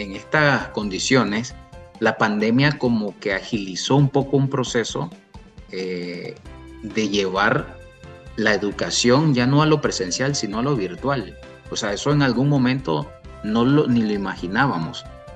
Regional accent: Camoapa, Boaco, Nicaragua; yo soy originario de Camoapa. Yo soy originario de Camoapa, no hay supermercados grandes

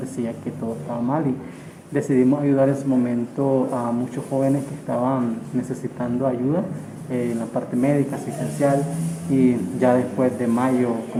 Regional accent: Nicaragua; moved away as an adult; now in Costa Rica; como muchos nicaragüenses, el exilio forzado al que nos forzó la dictadura en Nicaragua

